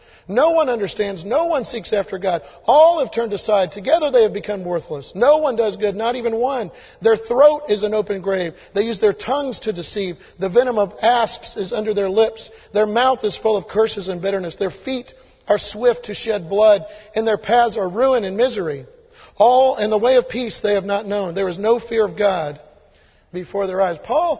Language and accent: English; Tampa, Florida, United States; I grew up in the Tampa area all of my life.